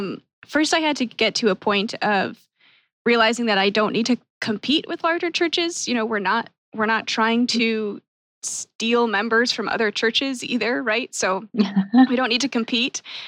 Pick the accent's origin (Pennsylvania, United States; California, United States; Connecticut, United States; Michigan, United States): Michigan, United States; Grand Rapids; Well, I'm from Grand Rapids.